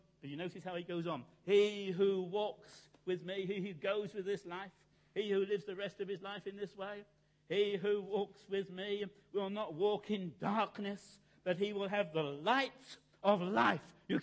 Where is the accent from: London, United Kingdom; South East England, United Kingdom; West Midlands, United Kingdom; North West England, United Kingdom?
London, United Kingdom; I grew up in some pub in Soho. I grew up in Chapel Market, where my illustration comes from.